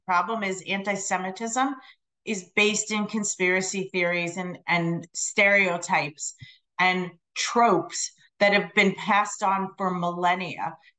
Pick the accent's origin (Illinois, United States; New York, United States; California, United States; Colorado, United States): New York, United States; now in Washington, United States; So I'm born and raised in New York on Long Island, very active in the Jewish community, came to DC for college, went to law school